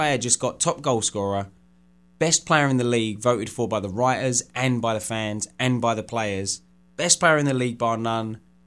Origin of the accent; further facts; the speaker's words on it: England, United Kingdom; she came back to my hometown in England